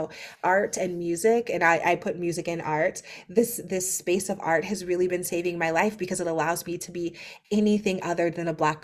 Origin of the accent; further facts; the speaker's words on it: Akron, Ohio, United States; I own a bookstore in my hometown of Akron, Ohio.